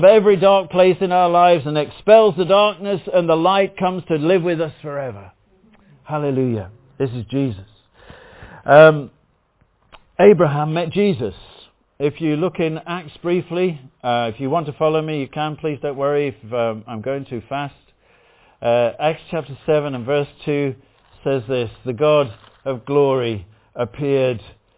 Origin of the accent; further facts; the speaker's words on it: Midlands, United Kingdom; my hometown was this industrial town in the Midlands.